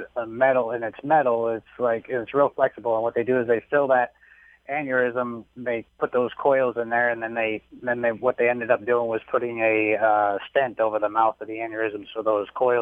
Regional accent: Saratoga Springs, New York, United States; I grew up in Saratoga Springs, New York, so the racetrack was a mile and a half, 2 miles from my house.

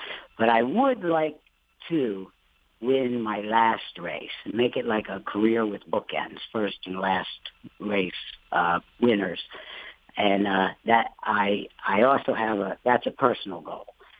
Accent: Marlton, New Jersey, United States; also born or lived in Mount Holly; Well, I was born in Mount Holly, and I lived on a farm that my uncle owned in Marlton, New Jersey.

